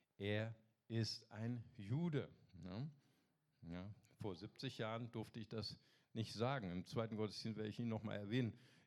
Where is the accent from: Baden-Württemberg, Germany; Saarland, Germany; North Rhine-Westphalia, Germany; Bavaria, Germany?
North Rhine-Westphalia, Germany; Bonn; ich habe noch Fotos von Bonn, aus der Stadt, wo ich kam, wo ich herkomme.